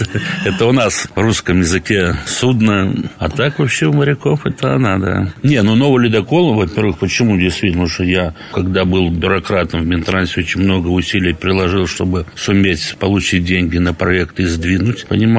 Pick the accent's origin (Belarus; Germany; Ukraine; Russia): Belarus; я родом из Беларуси